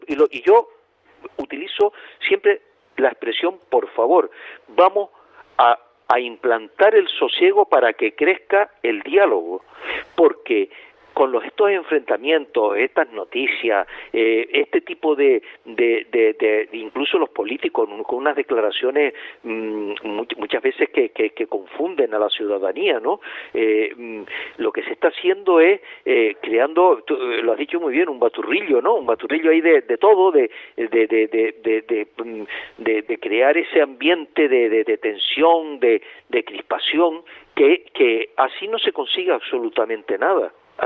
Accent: Canary Islands, Spain; Y nosotros como canarios lo que tenemos que es que trabajar todos juntos a favor de Canarias

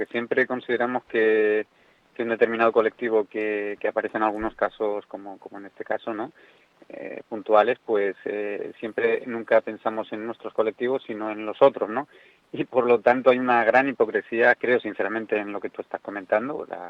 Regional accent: Spain; Somos españoles y eso lo llevamos en los genes.

